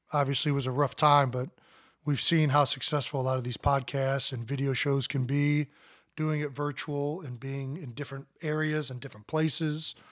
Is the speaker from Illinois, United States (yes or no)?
no; Cleveland Heights, Ohio, United States; We grew up in Cleveland Heights, Ohio. Had a tremendous community there